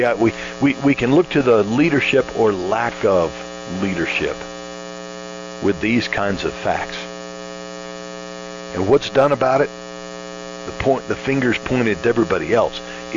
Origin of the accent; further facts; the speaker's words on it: Florida, United States; You know, I'm from Florida. Richard, I'm from Florida.